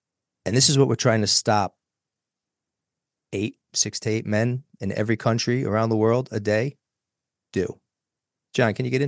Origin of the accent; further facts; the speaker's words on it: New York, United States; Growing up in New York, they made you more thick skinned than took the time to help you.